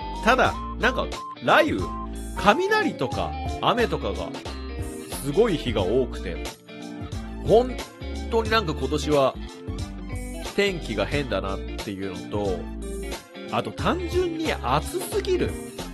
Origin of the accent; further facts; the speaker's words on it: Shizuoka, Japan; 僕地元が静岡なんですけど、静岡の、あの、伊豆半島の